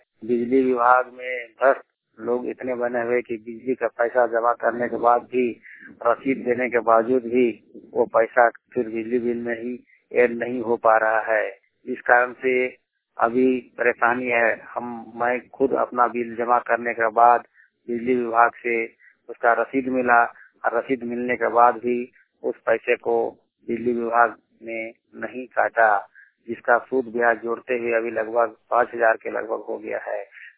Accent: Jharkhand, India; मैं पेटवार प्रखंड से हूँ, उत्ता सरा ग्राम है।

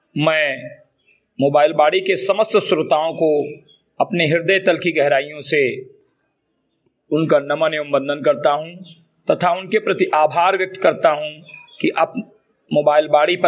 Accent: Uttar Pradesh, India; ग्राम सभा समरी कटई विकासखंड मेनपुरा जनपद बहराइच का मूल निवासी हूं तथा एक सामाजिक कार्यकर्ता हूं।

